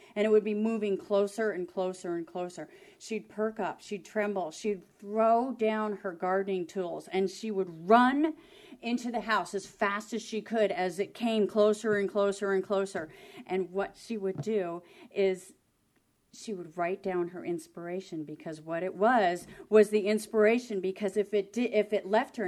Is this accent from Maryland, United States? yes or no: no; New Jersey, United States; born there; in the hospital where I was born, the same hospital that I was born in New Jersey.